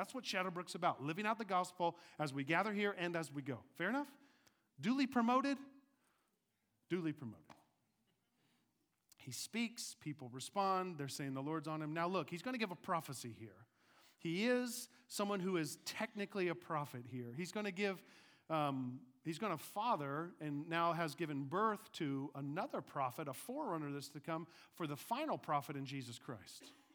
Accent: Jinx, Oklahoma, United States; I went to Jinx First Baptist Church growing up in Jinx, Oklahoma, okay? Small Baptist church right by my high school, and was there for 20-some-odd years in my life.

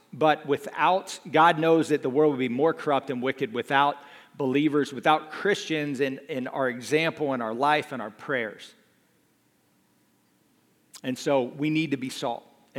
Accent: Jupiter, Florida, United States; I grew up in Jupiter, Florida, which is out of this world, by the way.

